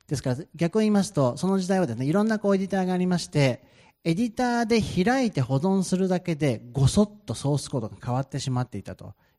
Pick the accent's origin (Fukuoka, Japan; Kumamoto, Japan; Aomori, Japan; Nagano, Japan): Nagano, Japan; Suwa; now in Tokyo, Japan; 長野県の諏訪というところ出身なんですが、現在東京におりまして